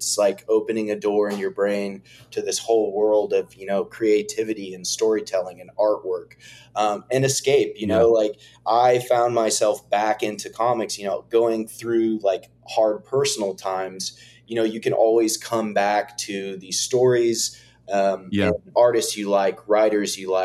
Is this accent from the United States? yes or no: yes; Fort Worth, Texas, United States; So I'm originally from Fort Worth, Texas.